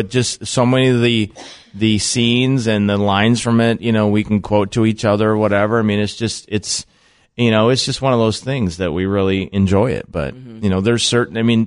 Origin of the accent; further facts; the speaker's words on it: South Dakota, United States; growing up in South Dakota, some of the nationwide trends for style of dress and things like that, it took a while to get to my hometown.